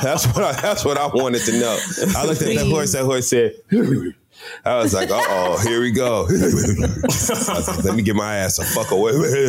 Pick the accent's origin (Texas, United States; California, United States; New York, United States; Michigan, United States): Michigan, United States; Flint; And shout out to Dr. Scott, because we're actually from the same place. We're both from Flint, Michigan.